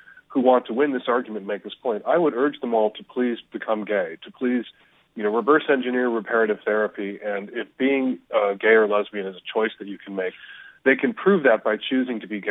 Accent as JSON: {"language": "English", "town": "Chicago", "region": "Illinois", "country": "United States", "said": "I'm from an Irish Catholic, Northside Chicago family. There's alcoholism in my family history"}